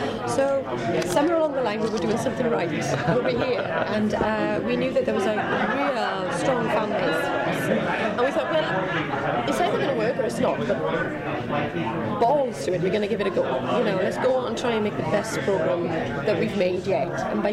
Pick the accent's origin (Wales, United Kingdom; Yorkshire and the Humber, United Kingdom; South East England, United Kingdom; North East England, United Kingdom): Wales, United Kingdom; accent: Welsh; I'm glad they've taken us on board and my little Welsh accent.